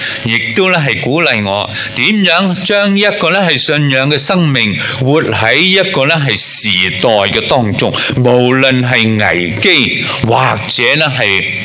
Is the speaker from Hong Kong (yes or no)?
yes; Hong Kong; 我们的周围的邻舍，我们香港人那个的心境的境况的问题